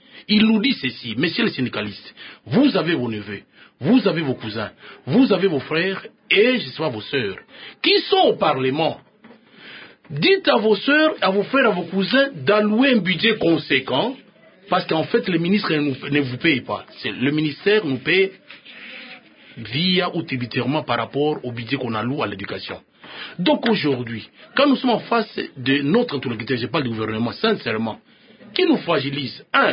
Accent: Bukavu, South Kivu, DR Congo; je suis de Bukavu

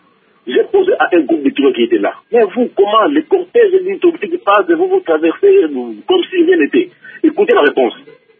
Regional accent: Kongo Central, DR Congo; Et moi, comme je suis venu du Bakongo

